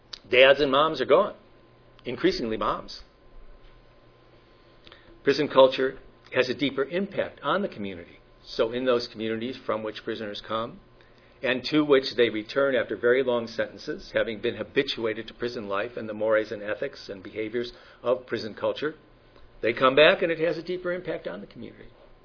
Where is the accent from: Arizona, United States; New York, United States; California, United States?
California, United States; You can tell I'm from California.